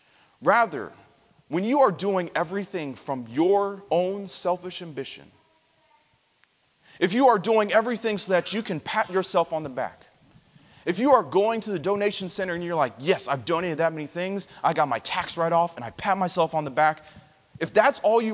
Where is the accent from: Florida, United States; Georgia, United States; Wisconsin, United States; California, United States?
Georgia, United States; Atlanta; As you can tell from me, I'm a city slicker. I'm from Atlanta.